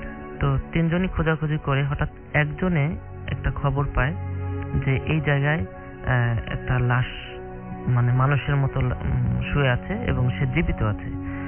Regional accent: Mirpur, Dhaka Division, Bangladesh; মিরপুর থেকে এসেছি।

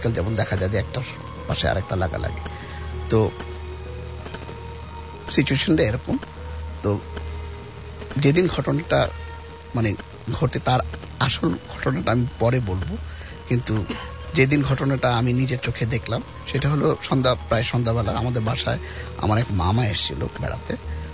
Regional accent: Dhaka, Dhaka Division, Bangladesh; এবং এটা মতিঝিল কলোনি, আমি যেখানে বড় হয়েছি।

